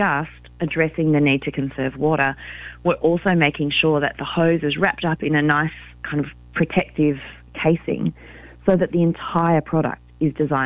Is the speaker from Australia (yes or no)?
yes; Australia; is actually an Australian company, and growing up in Australia, we experience these water restrictions every single year.